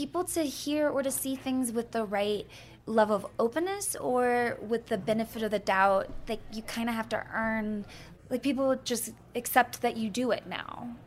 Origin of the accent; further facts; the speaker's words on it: Texas, United States; And I think, because I grew up in Texas, in, like, very hot parts of Texas and very humid.